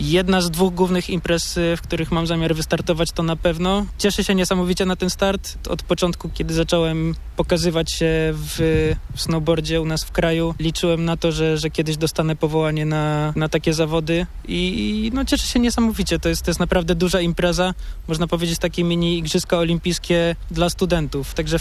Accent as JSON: {"language": "Polish", "town": "Poznań", "region": "Greater Poland Voivodeship", "country": "Poland", "lives_now": "Podhale, Poland", "said": "Jestem oczywiście dumnym poznaniakiem"}